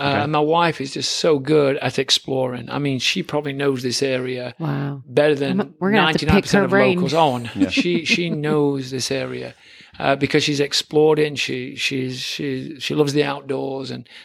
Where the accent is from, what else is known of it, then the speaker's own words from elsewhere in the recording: England, United Kingdom; Cause I grew up in England